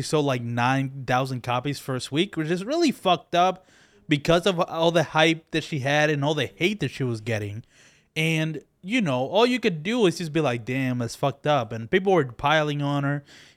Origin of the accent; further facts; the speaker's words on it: Philadelphia, Pennsylvania, United States; it was in Philadelphia, and I'm from Philadelphia.